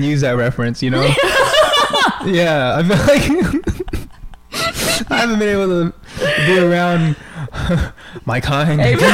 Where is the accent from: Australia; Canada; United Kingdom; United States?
United States; Fall River, Massachusetts; It was in Massachusetts and... Oh. Yeah, we grew up in the Fall River, Rhode Island, like that type of area.